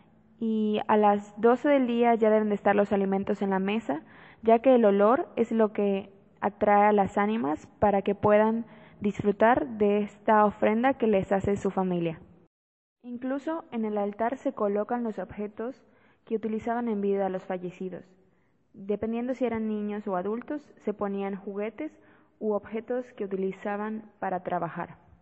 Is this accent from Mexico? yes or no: yes; Mexico; de México y estoy estudiando este semestre